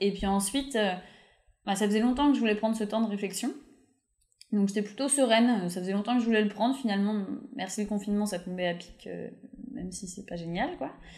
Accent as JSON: {"language": "French", "region": "Bourgogne-Franche-Comté", "country": "France", "tie": "born or raised there", "said": "ça me parle parce que j'ai grandi dans le Morvan"}